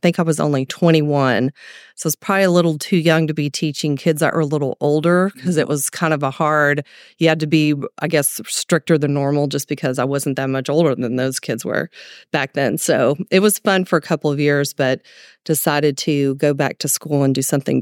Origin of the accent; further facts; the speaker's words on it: Jacksonville, Texas, United States; So I usually just tell people I'm from Tyler because nobody knows where Jacksonville is. But I was born there and raised there. My family's from there for three generations back